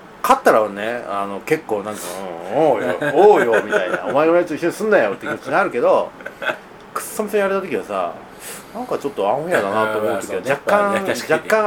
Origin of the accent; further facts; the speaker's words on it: Kansai, Japan; born there; now in Tokyo, Japan; これやっぱりさすがに東京はね、やっぱりこれ関西生まれの人間はね、ほんとね思うのよ